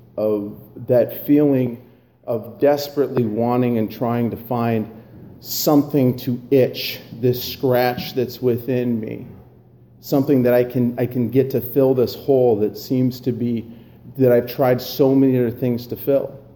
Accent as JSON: {"language": "English", "region": "North Dakota", "country": "United States", "tie": "born or raised there", "said": "And yes, I was born and raised in North Dakota."}